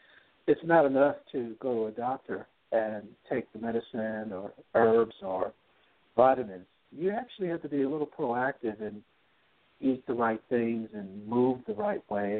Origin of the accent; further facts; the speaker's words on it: Compton, California, United States; Well, the biggest thing was I grew up in Southern California, in Compton, California, and I had asthma as a kid